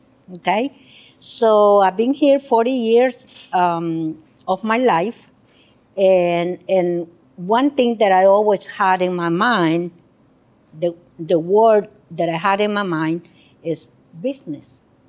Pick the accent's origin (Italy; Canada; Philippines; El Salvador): El Salvador; English is a second language; moved away as an adult; now in United States; Well, I come from El Salvador 40 years ago to United States.